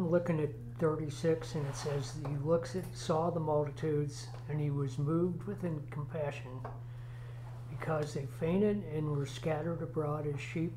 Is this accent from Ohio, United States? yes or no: yes; Ohio, United States; I said, I'm from Ohio. This is my brother-in-law's car